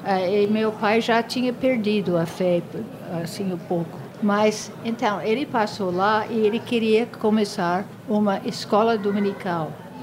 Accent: United States; eu fui criada nos Estados Unidos e meu pai não era um americano normal, que morava numa casa normal

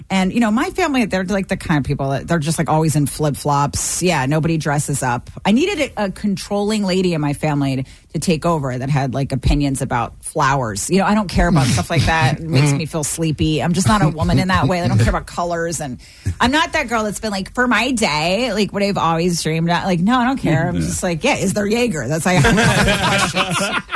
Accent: Bethesda, Maryland, United States; No, yeah. I'm from Maryland. I grew up in Bethesda.

